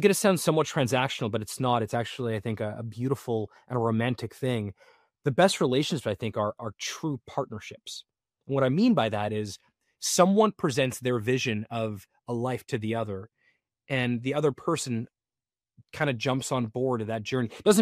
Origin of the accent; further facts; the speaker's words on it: Florida, United States; also born or lived in Canada; I was born in Canada. I grew up in South Florida.